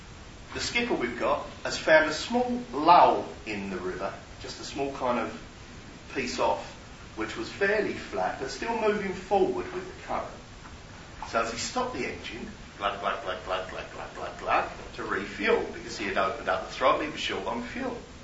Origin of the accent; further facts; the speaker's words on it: Canvey Island, East of England, United Kingdom; I love a boat ride. I'm from Canby Island.